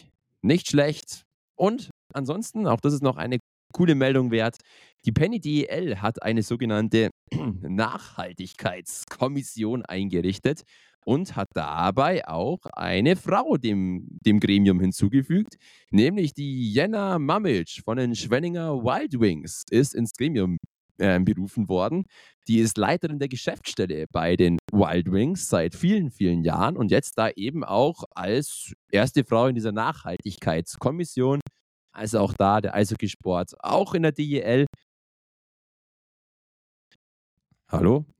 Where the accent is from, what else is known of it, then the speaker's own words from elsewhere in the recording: Peißenberg, Bavaria, Germany; born there; Und auch den Peißenbergern mein Geburtsort.